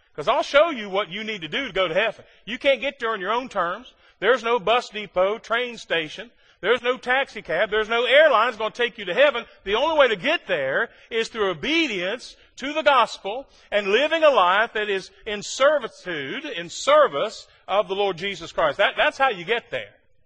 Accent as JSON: {"language": "English", "region": "West Virginia", "country": "United States", "said": "You call me hillbilly because I'm from West Virginia"}